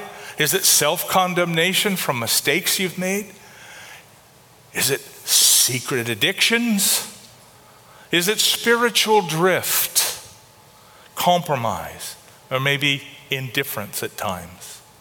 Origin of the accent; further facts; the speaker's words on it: United States; because I'm an American, I'm a Christian, I'm supposed to be super.